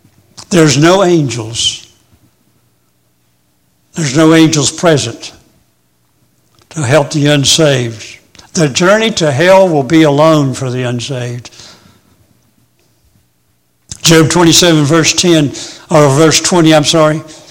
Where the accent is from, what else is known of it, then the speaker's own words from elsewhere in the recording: Florida, United States; Someone asked me a while ago if I knew anything about hurricanes, because I'm from Florida.